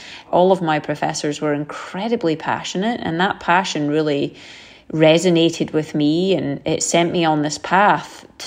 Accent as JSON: {"language": "English", "country": "United Kingdom", "said": "as a Brit"}